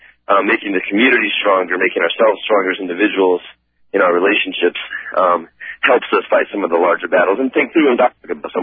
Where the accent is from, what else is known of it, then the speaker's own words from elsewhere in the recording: Denver, Colorado, United States; also born or lived in Dallas, Texas / Nacogdoches / Rhode Island; I was born in Dallas, Texas, and lived in Nacogdoches for a brief stint, and then came up here to Denver, Colorado, lived here the rest of my life, except for about 7 years in Rhode Island. And so I'm from Denver, basically.